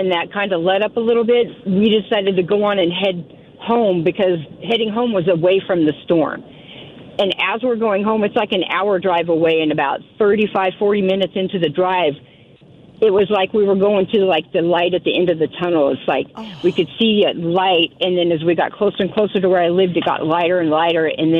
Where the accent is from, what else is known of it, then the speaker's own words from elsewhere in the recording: Kansas, United States; now in Puyallup, United States; Oh, yes. I grew up on Sonic because I grew up in southeast Kansas, and we grew up on Sonic.